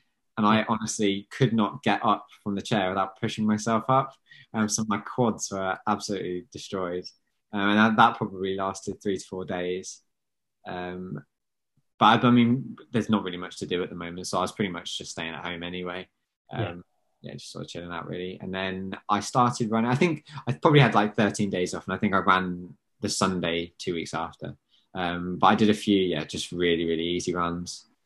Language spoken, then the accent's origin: English; United Kingdom; I think it's definitely being British is the biggest event in the country.